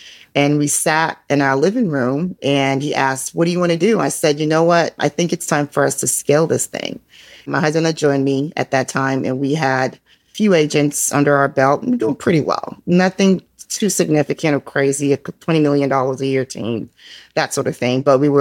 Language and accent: English; Nigeria; moved away; most of you know that I'm originally from Nigeria. So my origin story actually really just starts there. I came here to this country just, you know, lots of political unrest back home.